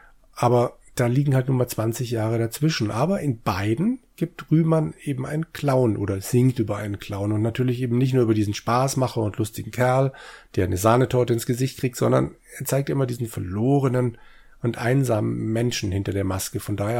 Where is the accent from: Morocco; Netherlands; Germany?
Germany; Southern Germany; ich komme aus Süddeutschland